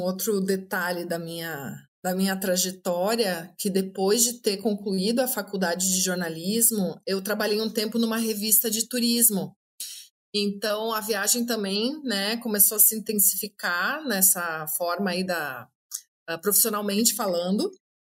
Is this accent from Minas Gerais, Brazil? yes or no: no; Porto Alegre, Rio Grande do Sul, Brazil; moved away; Eu sou de Porto Alegre. E nós fomos numas férias para Maceió, gostamos da cidade e simplesmente decidimos mudar para lá.